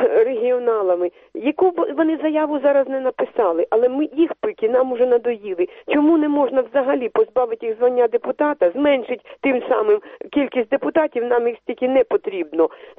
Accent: Kyiv, Ukraine; я киянка.

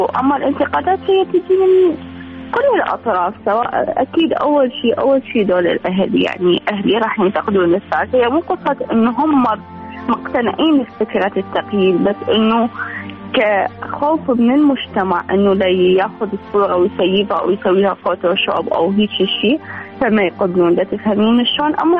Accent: Baghdad, Baghdad Governorate, Iraq; السلام عليكم رويدة، … من بغداد، عمري 22 سنة.

